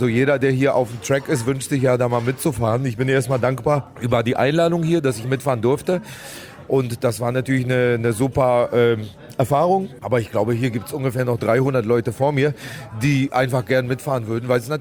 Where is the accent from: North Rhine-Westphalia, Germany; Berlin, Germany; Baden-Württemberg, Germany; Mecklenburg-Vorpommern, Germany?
Berlin, Germany; Ich bin ja in Berlin groß geworden